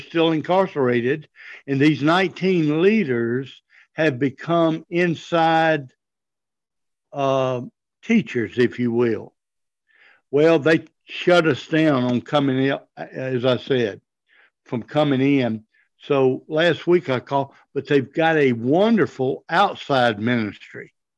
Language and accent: English; Spartanburg, South Carolina, United States; I said, well, I'm from Spartanburg originally, but I've lived in the Carolinas all my life, back in Spartanburg.